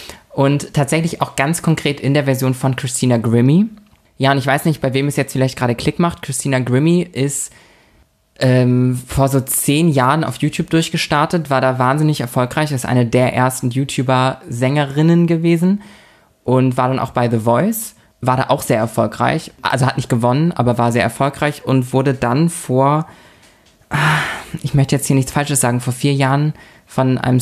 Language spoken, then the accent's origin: German; Schleswig-Holstein, Germany; es gibt bei uns in der Heimatstadt, wir kommen ja aus der Stadt der Sieben Türme, das heißt, wir haben sehr schöne Kirchen in der Innenstadt.